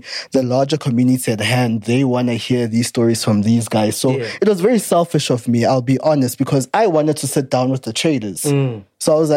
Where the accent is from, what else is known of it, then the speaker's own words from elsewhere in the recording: Gauteng, South Africa; I'm from the East Rand, by the way. So I'm an East boy all the way.